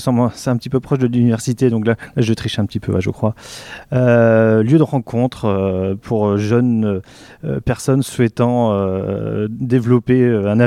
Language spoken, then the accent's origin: French; Brittany, France; Alors, je suis originaire de Pamard, donc à 30 minutes de Quimper. Donc, une logique d'avoir fait ses études au pôle de Quimper. Donc, j'ai fait 3 années en licence histoire de 2002 à 2005. Et puis, une fois que j'ai obtenu ma licence, je suis parti à Brest